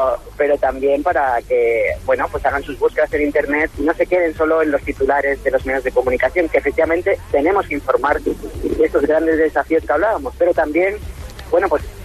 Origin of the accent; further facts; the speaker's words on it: Seville, Andalusia, Spain; gente en mi ciudad, yo soy de Sevilla